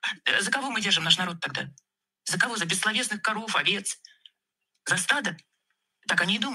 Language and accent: Russian; Russia; Я люблю Россию, я люблю, что я россиянка.